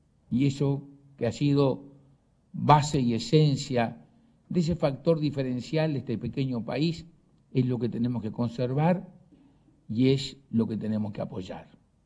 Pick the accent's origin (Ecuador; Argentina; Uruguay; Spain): Uruguay; lo que somos todos los uruguayos